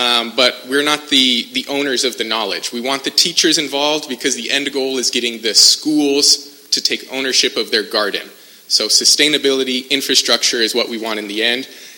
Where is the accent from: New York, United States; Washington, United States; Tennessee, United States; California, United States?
California, United States; Santa Maria; I'm from Santa Maria, I've been here my whole life.